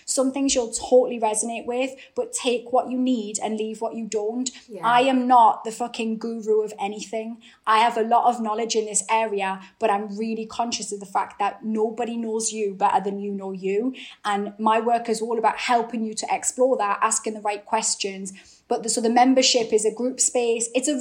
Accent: North East England, United Kingdom; accent: Geordie; It's my Geordie accent and my dark hair. I just look like a villain

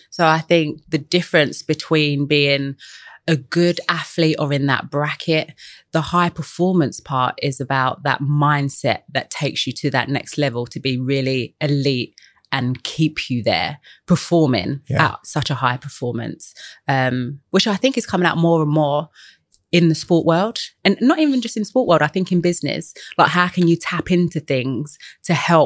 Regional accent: London, United Kingdom; where I grew up in East London

